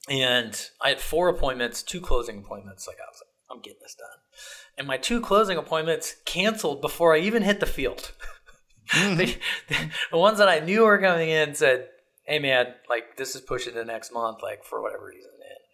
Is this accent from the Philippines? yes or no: no; Ohio, United States; He was originally from Ohio. I was from Ohio. This is in Gardena, California at the time.